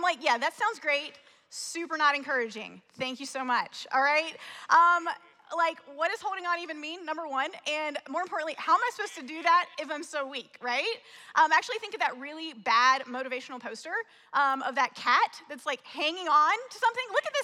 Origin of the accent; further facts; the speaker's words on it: the South, United States; accent: Southern; I grew up in the South. Some of you can hear the accent a little bit and some of the things that I've said. I've tried to get rid of the accent. It stays with me. I can't deny it.